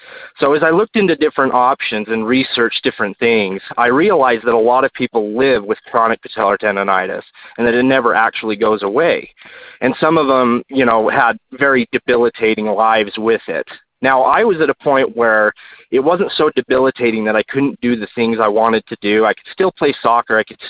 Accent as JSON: {"language": "English", "town": "Salt Lake City", "region": "Utah", "country": "United States", "said": "I'm from Salt Lake City, Utah. I'm a 36-year-old father of 4 little girls."}